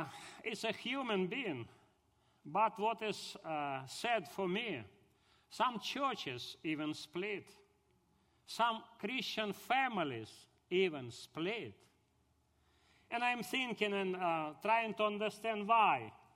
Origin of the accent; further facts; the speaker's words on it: Ukraine; accent: Russian; English is a second language; now in Kyiv, Ukraine; I will try in English, okay? With my Russian accent. I just came from Ukraine. I live in Kyiv, a capital of Ukraine.